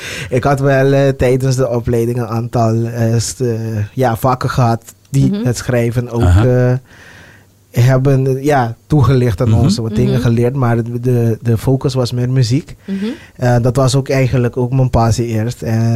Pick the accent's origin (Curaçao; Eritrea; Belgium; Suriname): Curaçao; Ja, ik ben op Curaçao geboren. Opgegroeid, mijn eerste 10 jaren in de buurt van Coralspecht.